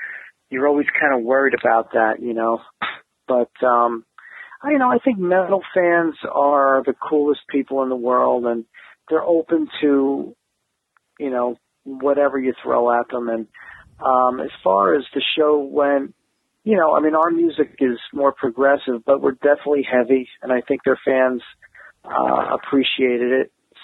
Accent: New Jersey, United States; We're both from New Jersey

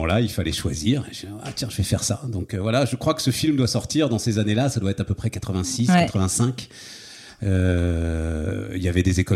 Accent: Paris, Île-de-France, France; je suis parisien, je suis fier de cette ville, j'ai cette ville dans le sang, dans la peau. J'ai beaucoup voyagé, et pour moi, c'est le plus bel endroit au monde.

